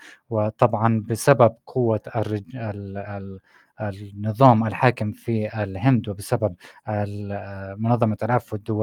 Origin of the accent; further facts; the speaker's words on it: Palestine; كيف ممكن نبني ثقة أكبر في مشاريع مختلفة عندنا في فلسطين